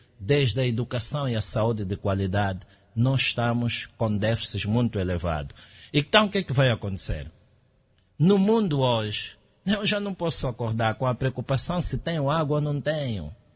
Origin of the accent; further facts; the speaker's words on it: Luanda, Angola; eu nasci no Rangel, cresci nas fronteiras entre o Rangel e o Kazenga, que são bairros que no passado já tinham também uma tradição de envolvimento cívico muito forte.